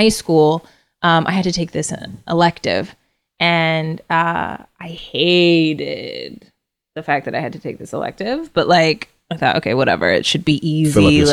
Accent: Bakersfield, California, United States; rallies in Oildale, which is the northern part of Bakersfield, and black people live on the east. I grew up in the Northwest.

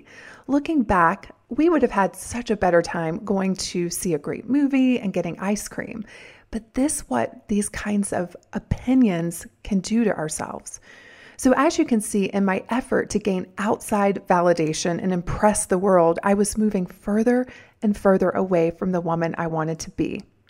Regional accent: the South, United States; Between my accent, the stigma of being a blonde and being raised in the south without a lot of money

